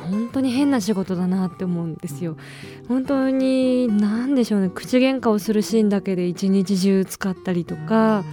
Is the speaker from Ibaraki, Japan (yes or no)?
yes; Ibaraki, Japan; それは地元の茨城だけじゃなくて派生していろんな県でそういうことが起こってほしいですし